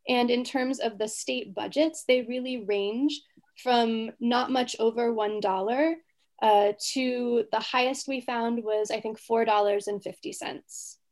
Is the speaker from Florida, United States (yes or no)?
yes; Florida, United States; I grew up in Florida, where there are lots of orange groves and you know, certain kinds of fish in the ocean around us.